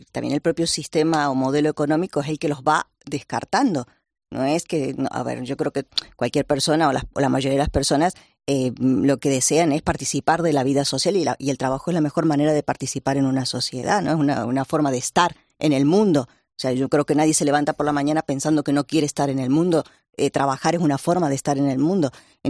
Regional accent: Córdoba, Argentina; born there; yo nací en Córdoba, en una ciudad muy pequeña en Argentina

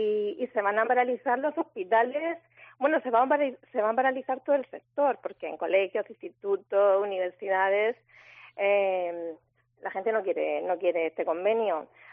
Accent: Region of Murcia, Spain; Y nosotros como murcianos, pues oye, queremos que nuestras empresas pues crezcan y que el dinero se quede en la región

